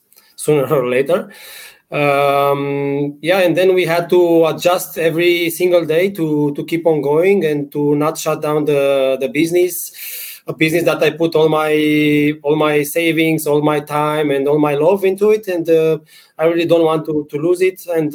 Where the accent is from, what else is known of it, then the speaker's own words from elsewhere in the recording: Bucharest, Romania; English is a second language; I'm from Bucharest, Romania.